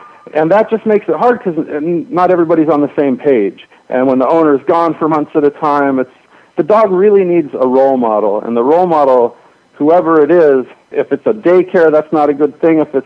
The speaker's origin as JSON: {"language": "English", "town": "Hollywood", "region": "California", "country": "United States", "tie": "born or raised there", "said": "I grew up and I was born and raised in Hollywood, and just being here, it just comes with the territory."}